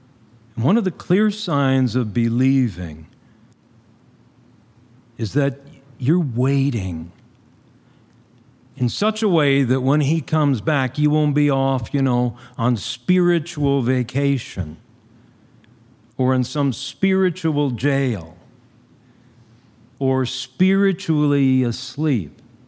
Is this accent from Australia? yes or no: no; Pacific Palisades, California, United States; and then we came to my hometown in Pacific Palisades